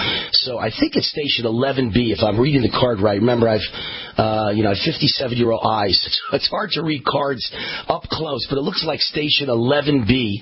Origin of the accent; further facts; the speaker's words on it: United States; I'm American-made and proud of it.